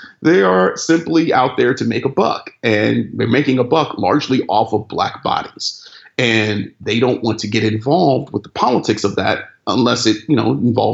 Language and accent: English; Cleveland, Ohio, United States; The owner of my hometown Cleveland Cavaliers, Dan Gilbert